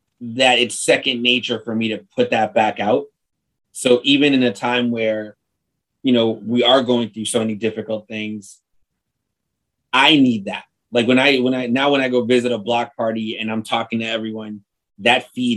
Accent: Chicago, Illinois, United States; I born and raised in Chicago, you know, a little bit of a, not the ideal environment growing up. Like, my parents were immigrants.

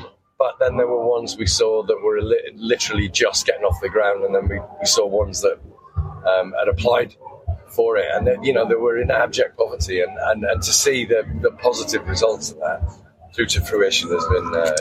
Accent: Sierra Leone; born there; also born or lived in West Africa; Yeah, I was born in Sierra Leone.

